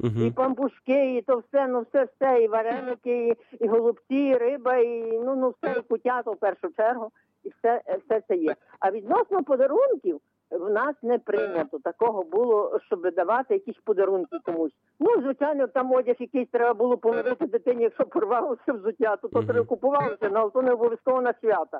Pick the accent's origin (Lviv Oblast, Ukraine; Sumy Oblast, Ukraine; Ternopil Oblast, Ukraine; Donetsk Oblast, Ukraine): Lviv Oblast, Ukraine; Zashkiv; я із Західної України, Львівщина.